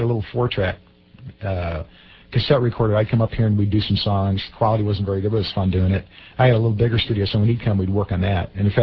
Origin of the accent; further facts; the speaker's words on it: Kansas City, United States; it's long distance, number one, and I'm from Kansas City.